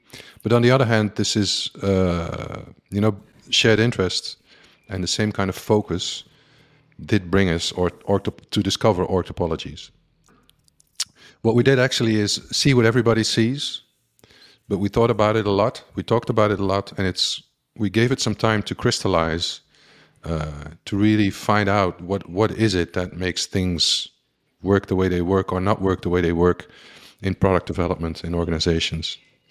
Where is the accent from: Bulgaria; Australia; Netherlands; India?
Netherlands; from Holland, to avoid any confusion. I live in Utrecht.